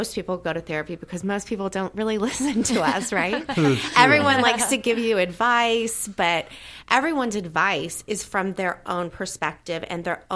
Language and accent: English; Tulsa, Oklahoma, United States; But Tulsa's a great place. It's a small tow